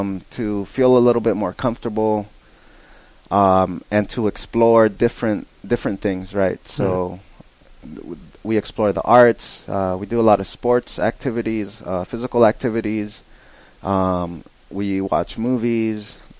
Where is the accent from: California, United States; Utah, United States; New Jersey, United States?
California, United States; Fresno; I grew up in Fresno. I come from a poor family, a migrant family